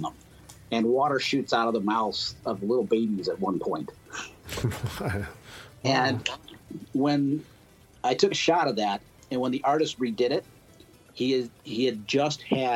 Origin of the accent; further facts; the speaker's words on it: Cleveland, Ohio, United States; now in Dayton, United States; I'm from Cleveland, originally from Cleveland. I've been in Dayton and Yellow Springs area for 15 years now.